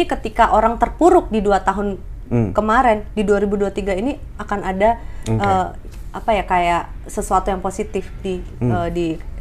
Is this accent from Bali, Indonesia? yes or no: no; Papua, Indonesia; Aku produk dari Papua kak.